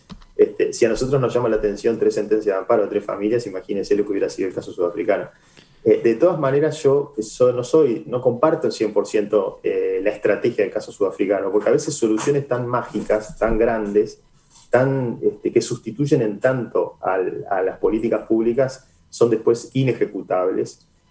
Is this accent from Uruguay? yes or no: yes; Uruguay; Y somos esencialmente uruguayos y por lo tanto prudentes.